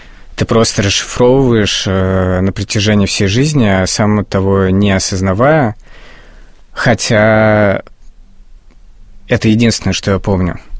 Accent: Moscow, Russia; я родился в Замоскворечье и вырос. И при этом учился в Спас-Песковском переулке, в школе имени Поленова.

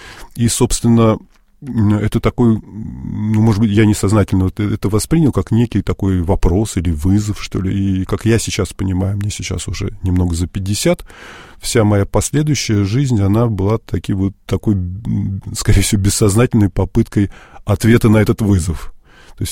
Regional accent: Uglich, Yaroslavl Oblast, Russia; а я родился на Верхней Волге в городе Угличе

